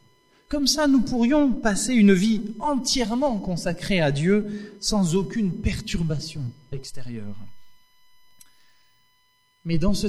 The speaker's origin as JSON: {"language": "French", "country": "France", "said": "en tant que bon français que je suis"}